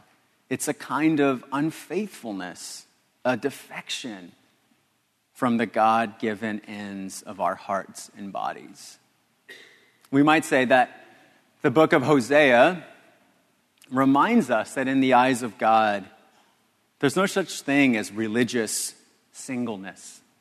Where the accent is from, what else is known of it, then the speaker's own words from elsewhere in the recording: Los Angeles, California, United States; I'm from Los Angeles. It'd be the equivalent of naming my son Bakersfield.